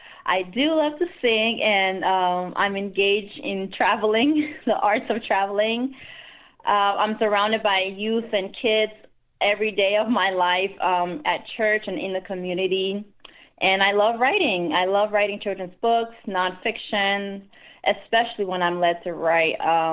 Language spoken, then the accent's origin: English; Liberia; born there; moved away; So I was born in West Africa, Liberia. During the Liberian Civil War, I came here in 2001 as a refugee